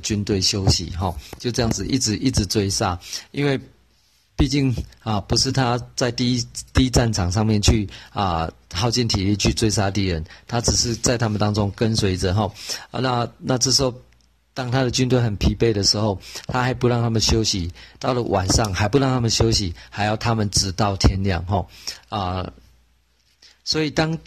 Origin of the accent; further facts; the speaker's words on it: Taiwan; 就有点像我们台湾人用的那个宝贝的东西